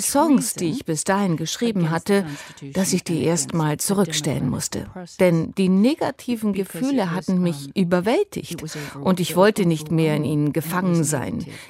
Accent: United States; German is a second language; Als sich die Ereignisse in meinem Heimatland, den USA, überschlugen.

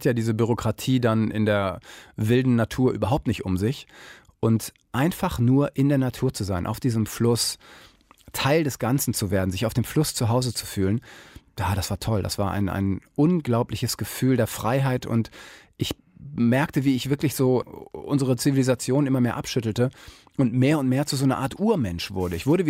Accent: Kiel, Schleswig-Holstein, Germany; Also ich komme ja aus Kiel, war also auf der Förde viel unterwegs

